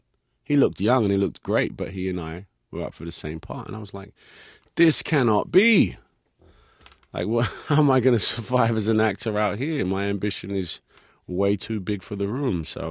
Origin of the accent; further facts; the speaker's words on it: Hackney, London, United Kingdom; accent: Cockney; also born or lived in Forest Gate; So I am literally a Cockney. I was born in Forestgate and moved to Hackney as a young kid. Hackney is very much like Queens, if you like.